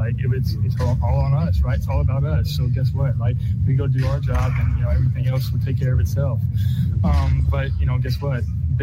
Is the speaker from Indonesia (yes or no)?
no; Southern United States, United States; growing up in the South, growing up, you know, watching SEC football, like, this is what you dream of.